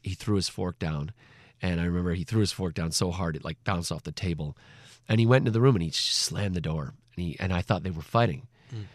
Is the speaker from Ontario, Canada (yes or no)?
yes; Woodstock, Ontario, Canada; Well, I'm actually from a small town in Canada called Woodstock.